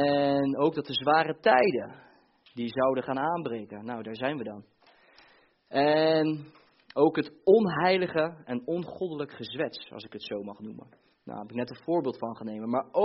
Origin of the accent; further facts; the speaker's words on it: Bleiswijk, South Holland, Netherlands; born there; ik ben in Blijswijk geboren